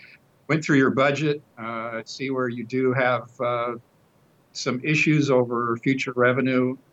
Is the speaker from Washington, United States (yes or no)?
yes; Seattle, Washington, United States; I grew up in Seattle. I'm used to rain, so it wouldn't be a huge problem.